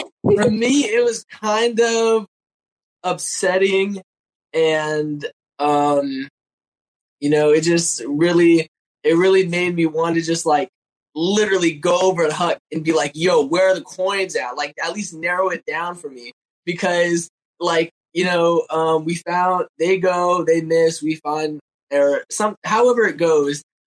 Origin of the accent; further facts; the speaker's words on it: Florida, United States; Well, I'm from Florida. You know, So I'm going to the beach.